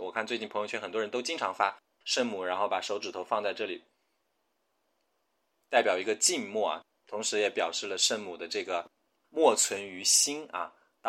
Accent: China; 我们中国人有一个词叫饮鸩止渴啊，

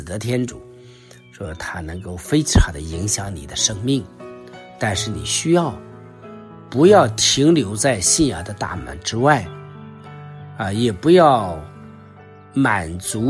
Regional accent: China; 就像我们中国人说，书中自有黄金屋啊

